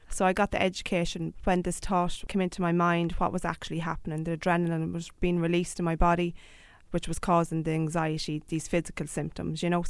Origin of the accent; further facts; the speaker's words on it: County Meath, Ireland; Yeah, well, as you said, I'm from Mead, and there is a yoga festival on there every year in Manalty